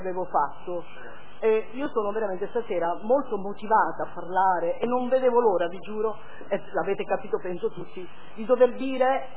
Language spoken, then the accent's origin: Italian; Sicily, Italy; io come siciliana